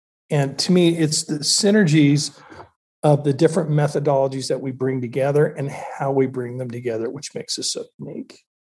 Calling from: Sun Valley, Idaho, United States; Well, I'm streaming from Sun Valley, Idaho.

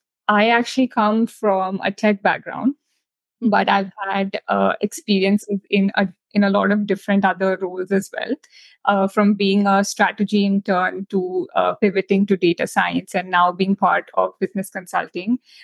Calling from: Mumbai, Maharashtra, India; I think I'm joining you from Mumbai, India today, and it's really sunny out here as well.

